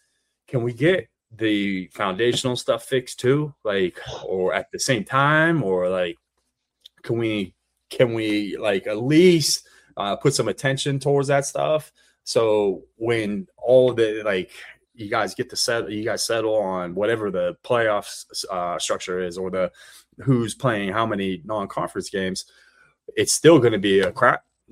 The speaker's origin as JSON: {"language": "English", "region": "Ohio", "country": "United States", "tie": "born or raised there", "said": "I'm a Big Ten guy. I always have been growing up in Ohio."}